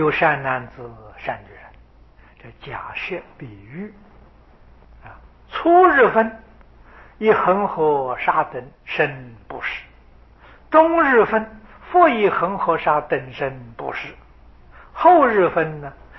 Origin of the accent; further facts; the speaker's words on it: China; 所以我们中国人叫做小时啊